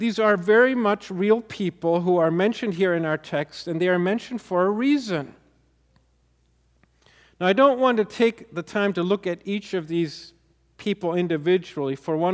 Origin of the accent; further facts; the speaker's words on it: Germany; even in the church where I grew up in Germany